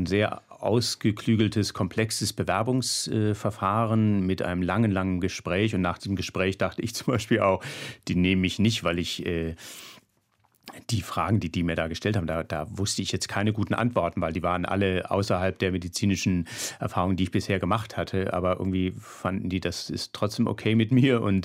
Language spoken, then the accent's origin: German; Baden-Württemberg, Germany; Genau, aufgewachsen am Bodensee.